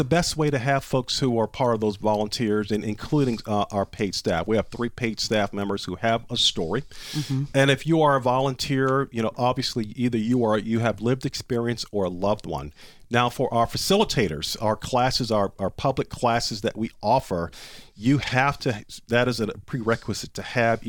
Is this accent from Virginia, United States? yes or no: yes; Norfolk, Virginia, United States; to have a bigger event in the city of Norfolk, my hometown, at that core area where there's so many services needed.